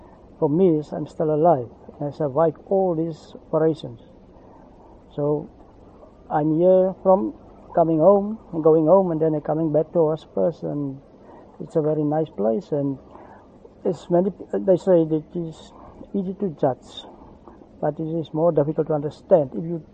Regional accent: Touws River, Western Cape, South Africa; I was discharged and going home to Toz River, my hometown where I'm staying

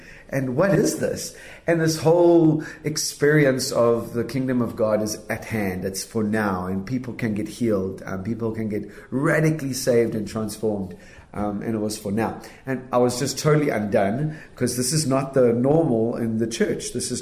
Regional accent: South Africa; I'm South African. I love Jesus with all of my heart

